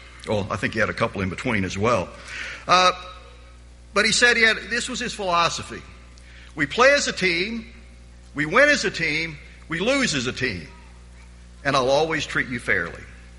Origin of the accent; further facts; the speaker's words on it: Arkansas, United States; These small schools, and certainly where I grew up in Arkansas, the high school basketball coach is also the high school baseball coach.